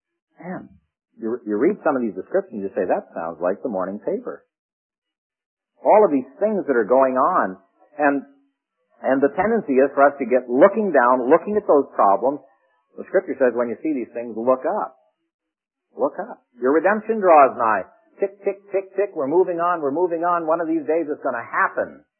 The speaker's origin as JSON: {"language": "English", "region": "Scotland", "country": "United Kingdom", "said": "And I'm a Scotsman, you know."}